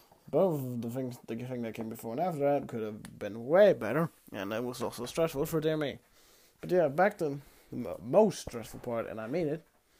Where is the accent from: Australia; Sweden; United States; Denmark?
Denmark; English is a second language; grandma's place to get something for my trip to Copenhagen, funny enough, the capital of Denmark, my home country.